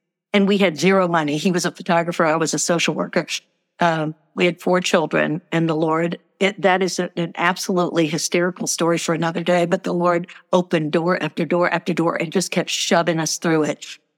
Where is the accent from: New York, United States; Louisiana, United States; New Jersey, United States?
Louisiana, United States; New Orleans; And as a sophomore in high school, growing up in New Orleans, it was like, stop.